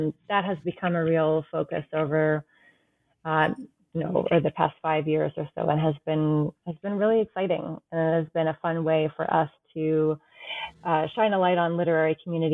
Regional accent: New England, United States; I grew up in New England, and Amherst College is sort of perched right on the edge of a town common.

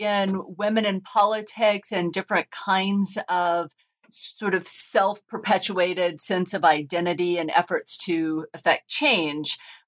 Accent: Oklahoma, United States; And I grew up in Oklahoma, and I grew up with hippie parents who were very different from the kinds of hippies that I read about on the East or West Coast.

